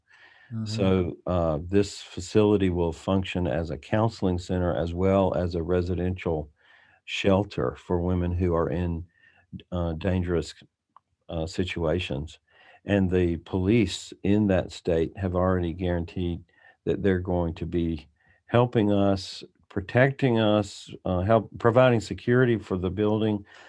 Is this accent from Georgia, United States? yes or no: yes; Georgia, United States; in 2016, I had to move back to my home state of Georgia to take care of my aging parents.